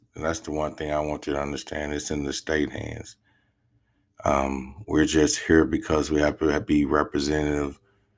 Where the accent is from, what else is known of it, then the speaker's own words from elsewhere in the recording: Greenwood, Mississippi, United States; And the reason I'm down here in my hometown, Greenwood, Mississippi, is because they're trying to let him out.